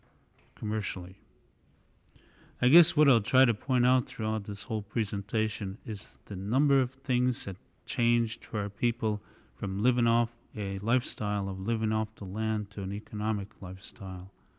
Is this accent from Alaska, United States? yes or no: yes; Glacier Bay, Alaska, United States; born there; I was born in Glacier Bay. It was made a national monument. And I and all of my people who were born there, my father, my grandfathers, and all of my family prior to that, cannot even go back there.